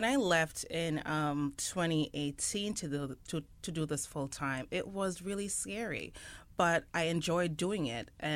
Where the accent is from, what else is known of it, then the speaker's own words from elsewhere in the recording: Jamaica; I grew up in Jamaica with my grandparents.